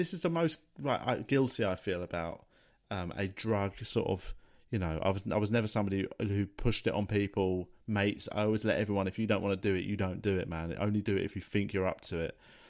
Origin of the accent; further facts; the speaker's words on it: Tooting, London, United Kingdom; I grew up in Tooting, surrounded by all sorts of people